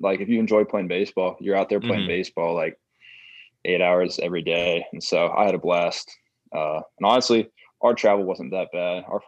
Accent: Bloomington, Indiana, United States; I'm from Bloomington, Indiana. Went to Bloomington North High School.

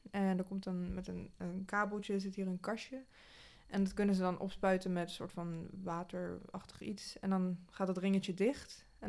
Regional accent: The Hague, South Holland, Netherlands; now in Zoetermeer, Netherlands; Ja, ik ben geboren en getogen in Den Haag.

